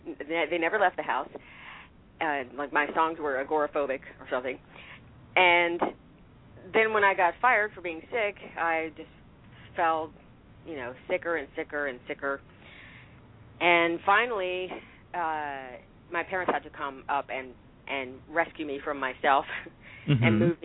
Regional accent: South Carolina, United States; Okay, well, I'm from South Carolina. That's where I was born and raised.

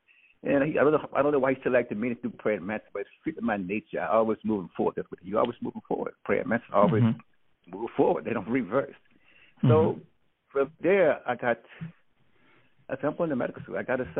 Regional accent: McCool, Mississippi, United States; I was born in the South Mississippi, McCool, Mississippi. And that was an interesting little town where I learned about responsibility.

